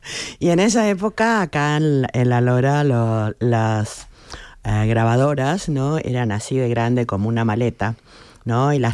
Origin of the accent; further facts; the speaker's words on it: Argentina; soy argentina, soy activista, militante, feminista.